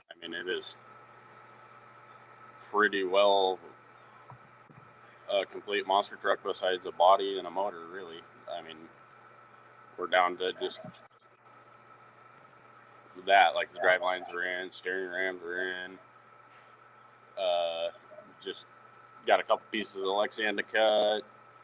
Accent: Chimacum, Washington, United States; And I can't count very high because I'm from Chimicum, so.

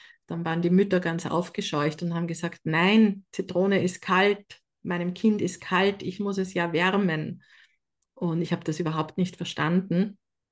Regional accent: Upper Austria, Austria; Ich hatte ja in meiner Kindheit am Land in Oberösterreich null Idee

